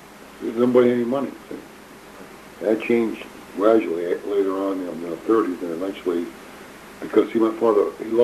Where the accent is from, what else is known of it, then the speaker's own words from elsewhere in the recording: Monroe, United States; That was enjoyable, growing up in Monroe at that time.